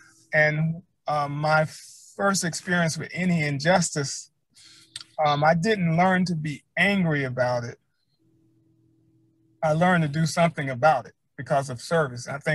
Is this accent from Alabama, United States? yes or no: yes; Alabama, United States; Well, I'm like I said, I'm from Alabama, and I was grew up in a an African American community, a family, small community.